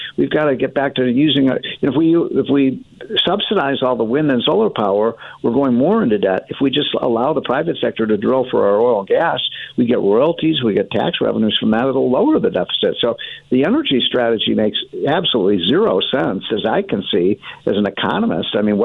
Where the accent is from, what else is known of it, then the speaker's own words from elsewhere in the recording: Chicago, Illinois, United States; Being from Chicago, my hometown, and I love Chicago, it's heartbreaking to see what's happening in that city.